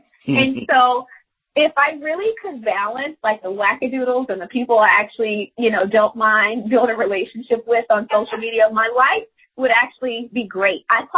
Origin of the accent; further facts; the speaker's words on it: Arkansas, United States; I was born and raised in Arkansas, so I am country by default.